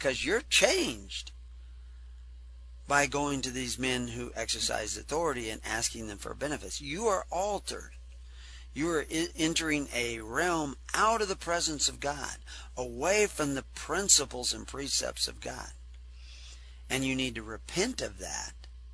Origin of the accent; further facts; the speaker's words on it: Texas, United States; I was raised in Texas.